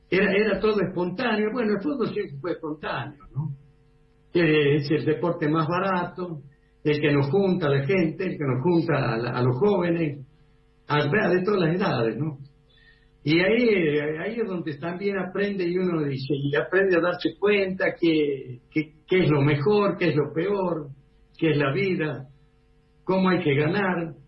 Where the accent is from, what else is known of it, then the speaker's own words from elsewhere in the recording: Salta, Argentina; born there; Nacimos los potreros, allá en Salta